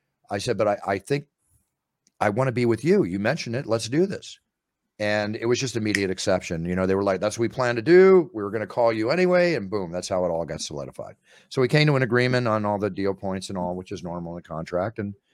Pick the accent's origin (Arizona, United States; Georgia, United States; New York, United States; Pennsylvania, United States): Pennsylvania, United States; Philadelphia; And I'm from Philadelphia. Obviously, I'm an Eagles fan forever.